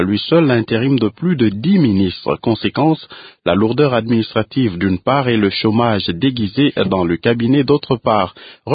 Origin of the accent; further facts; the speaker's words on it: DR Congo; chez nous en RDC